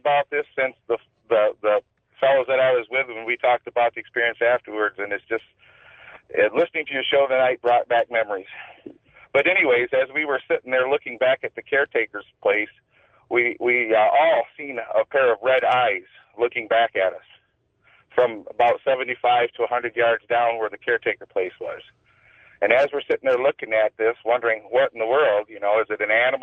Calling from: Lansing, Michigan, United States; calling from Lansing, Michigan.

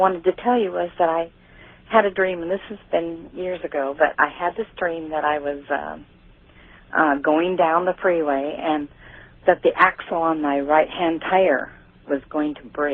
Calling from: Omaha, Nebraska, United States; Omaha, Nebraska.

